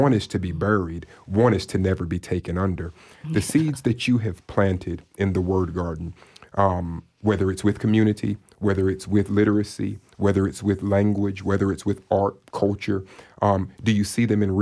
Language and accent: English; Tallahassee, Florida, United States; So I'm from Tallahassee, seven generations. So most of the things that I've done in my life have been done right here on this ground.